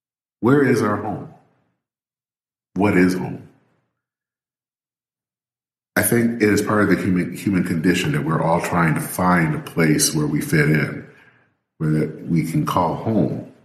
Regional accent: Michigan, United States; now in Minnesota, United States; I've lived here in Minnesota now for over 25 years. I still call Michigan my home state.

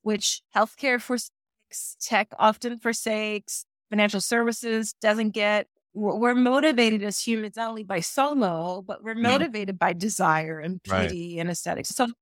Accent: Philadelphia, Pennsylvania, United States; I'm African American, Gen Xer from the East Coast of the United States, from Philly. And so I grew up in a way where I also had to be deeply observant

